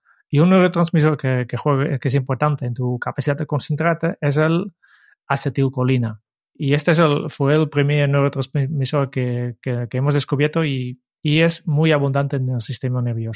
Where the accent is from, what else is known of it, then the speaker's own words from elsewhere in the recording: Netherlands; Spanish is a second language; Yo tengo la suerte que soy holandés